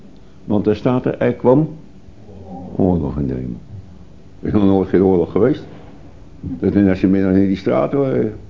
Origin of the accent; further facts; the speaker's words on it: Limburg, Netherlands; Zoals iemand bij ons in Limburg ook een Hollander kan genoemd worden.